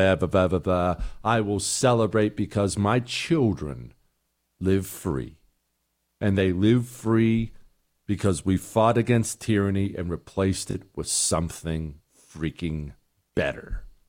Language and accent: English; United States; celebrating the unbelievable blessing that I am an American.